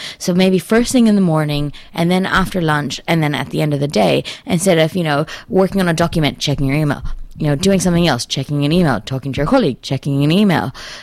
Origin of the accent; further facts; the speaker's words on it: Tanzania; I grew up in Tanzania, which is just on the east coast of Africa, below Kenya, and just across from Zanzibar and Madagascar on the bottom.